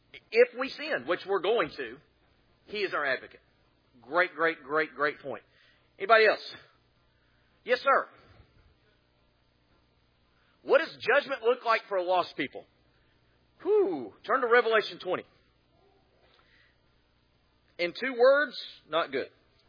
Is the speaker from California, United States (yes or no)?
no; Texas, United States; You know, I grew up in Texas where A&M had that huge bonfire.